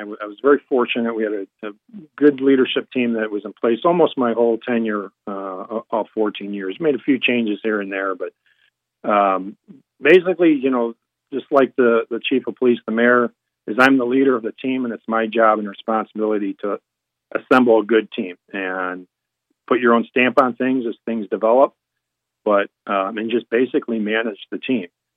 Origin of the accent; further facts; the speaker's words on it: Crown Point, Indiana, United States; stay in Crown Point. Like I said, it's my hometown, and I just love living here.